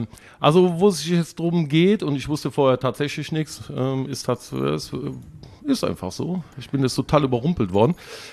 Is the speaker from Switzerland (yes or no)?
no; Erkelenz, North Rhine-Westphalia, Germany; Stimmt, ich komme aus Erkelenz. Also um euch mal irgendwie zu sagen, wo es so ungefähr liegt, zwischen Düsseldorf, Aachen und Köln. Oder 20 Kilometer von München-Gladbach.